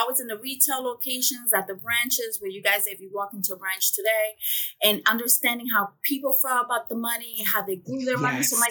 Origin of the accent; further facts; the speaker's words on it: New York City, New York, United States; So I grew up in Harlem. Really, really very poverty neighborhood with a lot of very little resources.